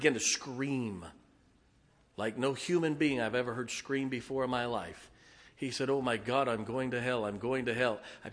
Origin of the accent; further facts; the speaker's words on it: Canton, Ohio, United States; I grew up in Canton, Ohio.